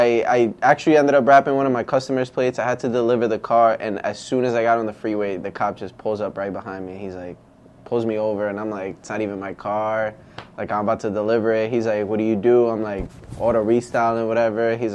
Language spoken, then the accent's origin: English; New York, United States; I come from New York, bro. In New York, you get tickets for whatever, bro.